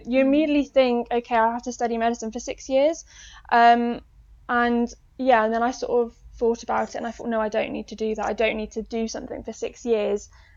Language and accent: English; Oxford, South East England, United Kingdom; I'm from Oxford, but I did London Marathon 2019.